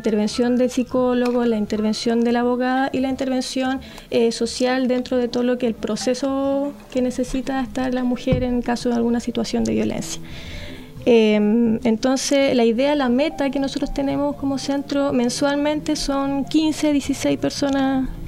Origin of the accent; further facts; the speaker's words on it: Santiago, Santiago Metropolitan Region, Chile; moved away as an adult; now in San Antonio, Chile; yo era de Santiago, yo me fui de Santiago más que nada por el estrés.